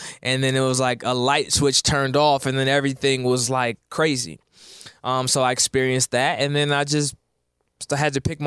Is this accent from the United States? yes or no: yes; California, United States; I'm from Cali, born and raised in the Bay, Cali kid.